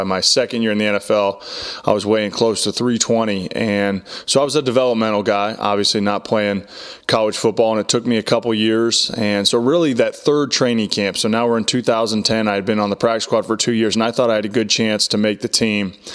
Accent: Indiana, United States; I think growing up in Indiana, you know, you grow up, Hoosiers is your favorite movie as a kid.

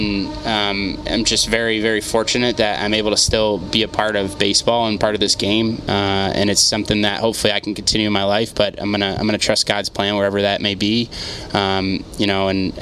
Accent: Rochester, New York, United States; Yeah, it's kind of surprised a lot of people from Rochester.

